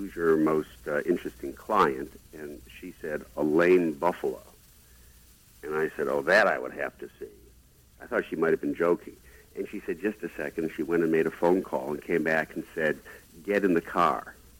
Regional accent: Chicago, Illinois, United States; also born or lived in Boston; now in Manhattan, United States; I grew up in Chicago, just south of where you are now, and lived in Boston and now live in Manhattan. I'm very much a transplanted Midwesterner to the East Coast

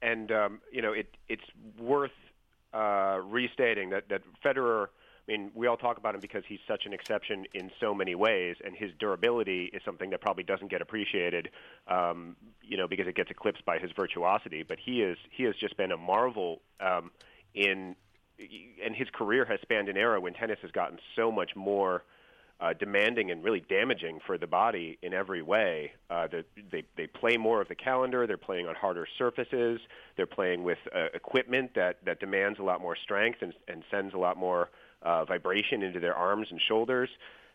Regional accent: Milwaukee, Wisconsin, United States; I grew up in Milwaukee.

